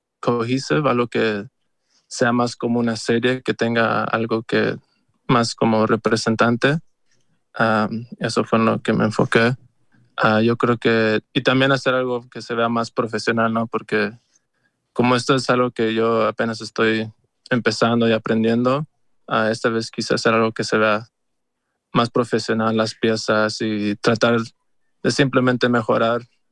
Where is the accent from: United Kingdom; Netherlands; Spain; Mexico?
Mexico; Bueno, yo soy de México